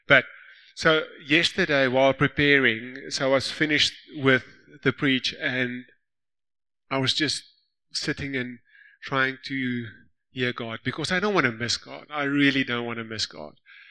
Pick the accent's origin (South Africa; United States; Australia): South Africa; Lichtenburg, North West; I grew up in Lichtenburg with Louis. Louis, yes, Lichtenburg. So we were in the same high school, Lichtenburg High School. I grew up in a place called Lichtenburg.